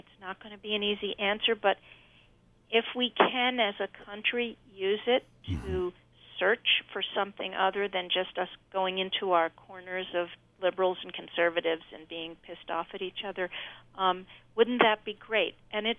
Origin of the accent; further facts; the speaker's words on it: New York City, New York, United States; since I'm a New Yorker, I mean the vibe in the city was one of so much love and love toward each other